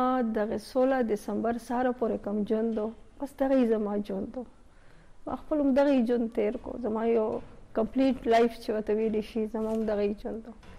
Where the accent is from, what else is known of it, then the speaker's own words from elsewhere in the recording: Pakistan; زما صرف دا قصور دی چې زه مسلمان یم زما صرف دا قصور دی چې زه پاکستانی زما صرف دا قصور دی چې زه پښتون یم